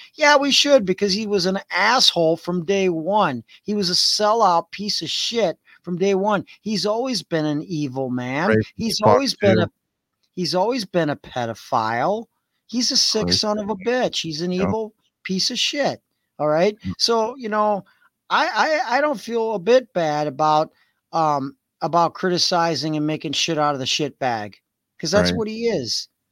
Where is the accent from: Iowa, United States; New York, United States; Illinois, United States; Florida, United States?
Iowa, United States; Dubuque; I'm growing up. I grew up in Dubuque, Iowa. And I was like, shit, man, you're only like 80 miles away from me.